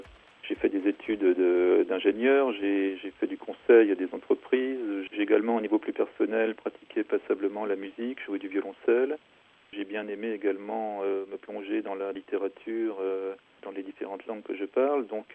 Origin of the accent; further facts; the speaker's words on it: Switzerland; mon espace de référence en tant que Suisse est rapidement devenu l'Europe, plutôt que la partie de la Suisse d'où je viens.